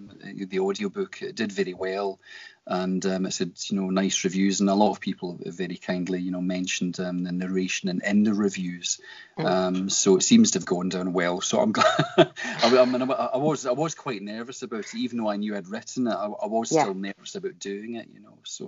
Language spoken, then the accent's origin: English; Scotland, United Kingdom; I am Scottish